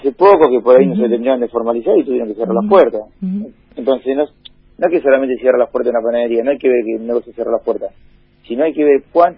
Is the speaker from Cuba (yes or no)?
no; Argentina; Y yo sí tengo esperanza porque soy muy muy argentino, muy trabajador.